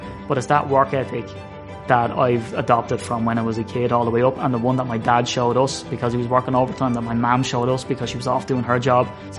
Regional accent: Ireland; So as an Irishman, I expected them to do me the same favor.

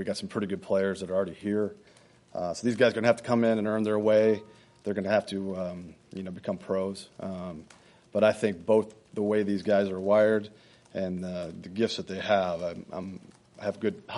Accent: Raleigh, North Carolina, United States; I'm from Raleigh, North Carolina, so I know a little bit of some people down there.

